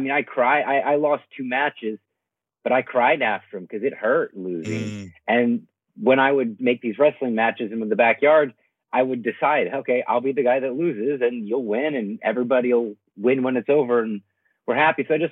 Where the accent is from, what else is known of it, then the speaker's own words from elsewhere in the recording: United States; I mean, so I am an American professional wrestler.